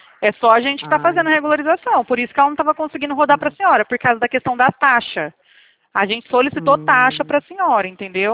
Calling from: Bebedouro, São Paulo, Brazil; Eu falo aqui de Bebedouro, interior de São Paulo.

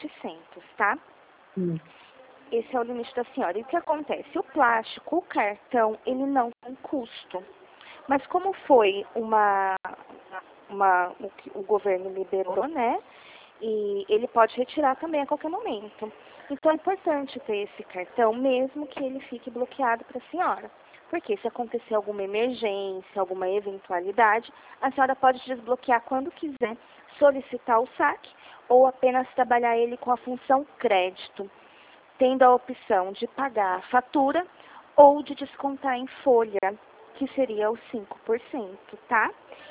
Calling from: Dracena, São Paulo, Brazil; eu sou aqui de Dracena, do Santander, aqui de Dracena.

